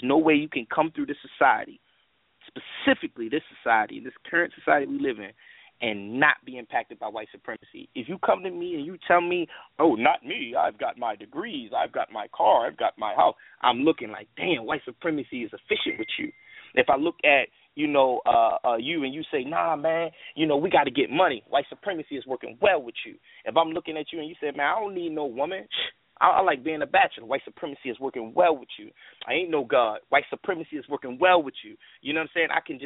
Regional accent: Baltimore, Maryland, United States; I'm from Baltimore. I've been here all my life. You know, maybe you can hear it in my vernacular or how I speak. I'm from Park Heights, which is like his own island in Baltimore.

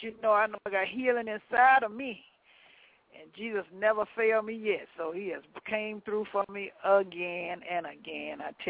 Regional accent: Florida, United States; See, I know how those alligators are from Florida because I came from Florida.

